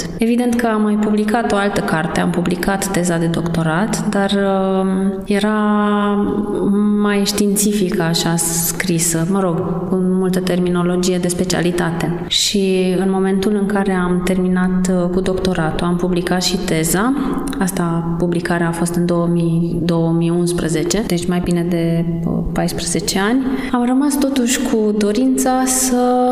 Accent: Baia Mare, Maramureș County, Romania; born there; și sunt cercetător la Muzeul Țăranului Român din București, dar deloc sunt născută în Maramureș, în Baia Mare. Vin din Maramureș.

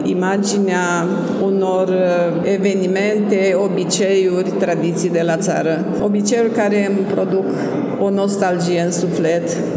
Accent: Arucuta, Cluj County, Romania; Satul Arucuta din județul Cluj.

